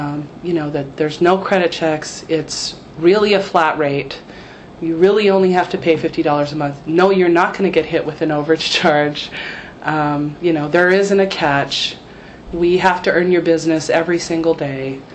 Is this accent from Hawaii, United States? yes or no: yes; Hawaii, United States; I learned probably more about my Hawaiian history through her, not necessarily mentorship, but through her support than I ever have, even living here all my life.